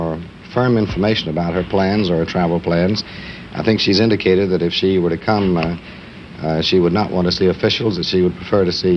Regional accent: United States; And I think that as an American, one must say that the Senate is performing a great role

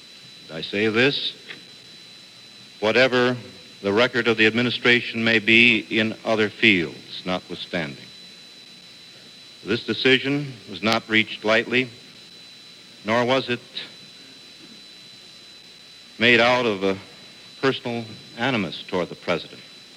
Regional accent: Wisconsin, United States; I am proud to claim that John Doerr and Richard Cates are from my home state of Wisconsin.

